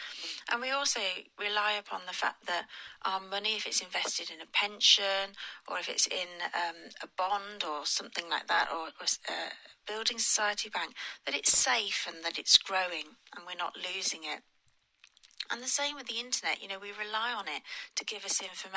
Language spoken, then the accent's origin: English; England, United Kingdom; as English Christians and English people, we rely on the weather